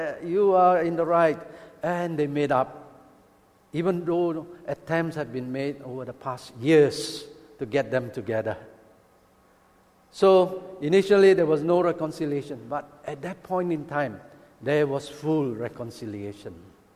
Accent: Kulim, Kedah, Malaysia; I came from Kulim, a small town in Kedah.

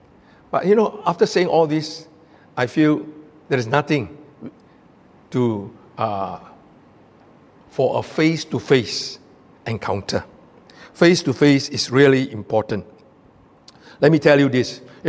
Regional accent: Malaysia; I said, "Yeah, we are Chinese, but we are from Malaysia."

